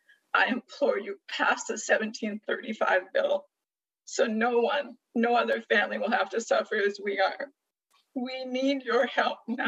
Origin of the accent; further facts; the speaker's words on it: Redland, Washington, United States; from Redland, Washington